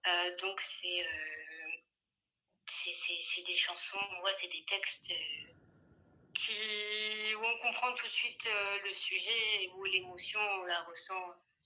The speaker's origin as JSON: {"language": "French", "country": "France", "said": "parce que en tant que français, il y a toujours cette épée de Damoclès"}